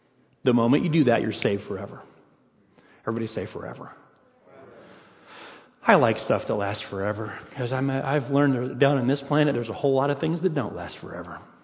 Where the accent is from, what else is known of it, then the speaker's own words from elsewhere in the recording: Arkansas, United States; I'm from Arkansas, so I like things that are really simple. I mean, in Arkansas, we would tell Texas Aggie jokes